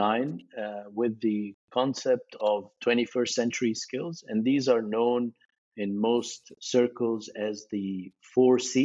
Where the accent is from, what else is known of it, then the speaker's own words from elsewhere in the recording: Egypt; now in London, United Kingdom; I'm from Egypt originally